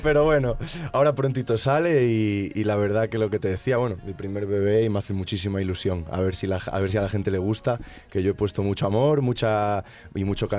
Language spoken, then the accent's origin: Spanish; Galicia, Spain; Eso es lo peor, siendo gallego, no sabes el castigo